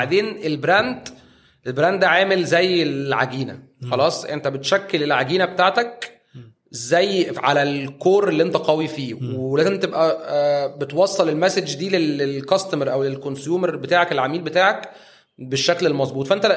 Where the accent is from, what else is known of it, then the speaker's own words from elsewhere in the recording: Egypt; عن الحته اللي احنا عندنا في مصر